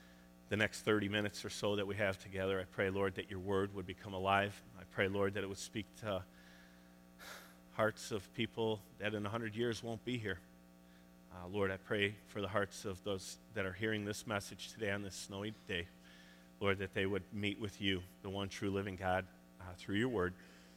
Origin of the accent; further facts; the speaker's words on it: Chicago, Illinois, United States; I'm a Bears fan. And I'm from Chicago.